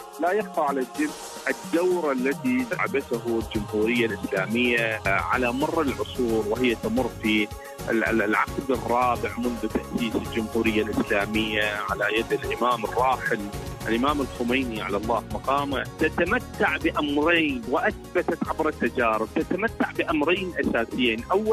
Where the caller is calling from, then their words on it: Iraq; من العراق